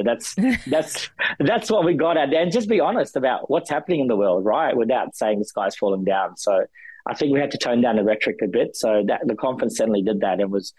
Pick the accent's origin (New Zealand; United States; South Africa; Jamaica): New Zealand; that was kind of my highlight, being a Kiwi.